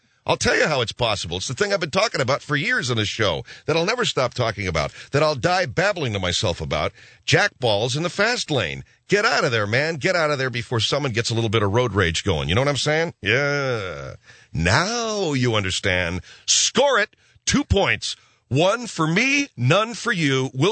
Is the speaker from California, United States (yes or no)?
yes; Arcadia, California, United States; I'm going to be at Dave and Buster's in Arcadia. That's my hometown, baby. It's in the Gap, San Gabriel Valley, that is.